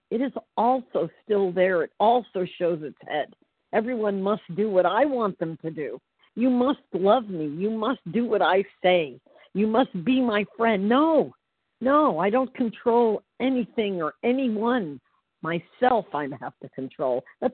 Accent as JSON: {"language": "English", "region": "Florida", "country": "United States", "said": "I'm sorry, I apologize. Good morning. I'm from Central Florida."}